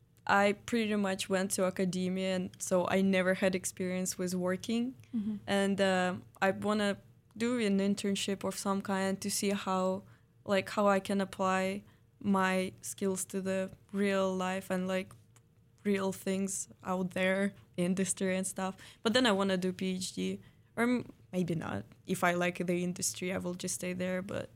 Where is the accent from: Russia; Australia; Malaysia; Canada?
Russia; Moscow; now in Oregon, United States; I'm from Moscow, Russia, and it's plain. We don't have any mountains and we don't have any ocean.